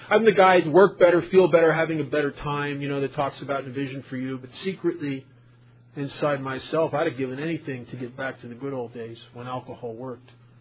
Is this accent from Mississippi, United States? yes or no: no; Las Vegas, Nevada, United States; I'm from Las Vegas